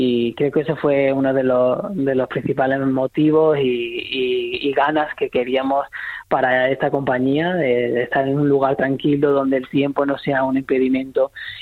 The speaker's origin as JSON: {"language": "Spanish", "town": "Vilches", "region": "Andalusia", "country": "Spain", "said": "porque yo soy de allí, de Vilches, y nunca he tenido esa oportunidad"}